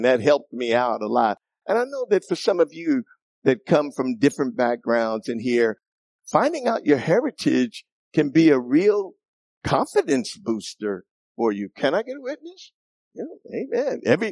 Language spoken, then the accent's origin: English; New York City, New York, United States; I grew up in New York City and in the Bronx.